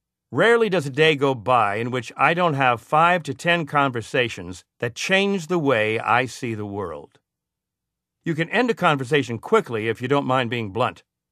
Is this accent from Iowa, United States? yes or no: no; New York, United States; I'm a New Yorker, so I tell it like it is.